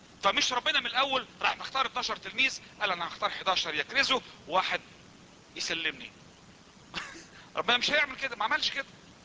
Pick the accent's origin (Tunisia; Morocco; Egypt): Egypt; طبعا احنا حاسس ان احنا مصريين، بنحس بمحبة ربنا للمصريين